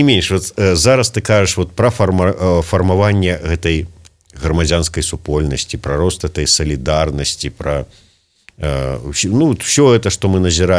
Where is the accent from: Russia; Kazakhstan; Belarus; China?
Belarus; Я аж плакать хочу, как думаю, что я белоруска.